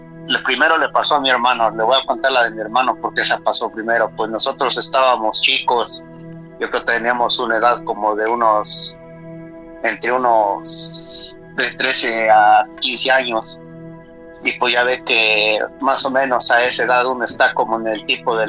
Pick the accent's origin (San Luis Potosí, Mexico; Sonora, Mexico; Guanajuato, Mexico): Guanajuato, Mexico; now in United States; Y no, de Guanajuato.